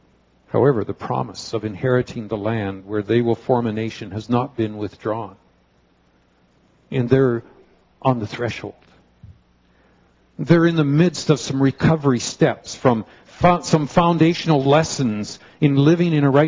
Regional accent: British Columbia, Canada; I grew up in British Columbia, been to the University of Vancouver, so out on the west coast of Canada.

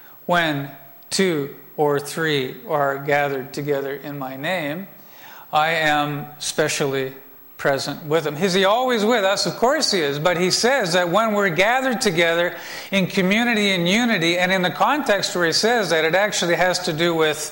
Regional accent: Markham, Ontario, Canada; Is that what you call people when we're from Markham? Markhamites?

